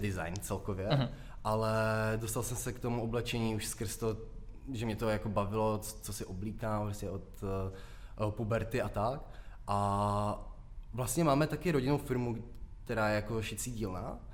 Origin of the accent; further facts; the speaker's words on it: Ostrava, Moravian-Silesian Region, Czechia; Jsem z Ostravy, takže mi to přišlo docela takové vystihující